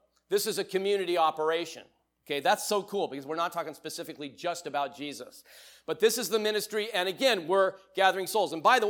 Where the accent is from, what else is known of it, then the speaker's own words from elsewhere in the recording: Van Nuys, California, United States; when I grew up in the 1960s, I grew up here in the Valley, actually. I'm from Van Nuys.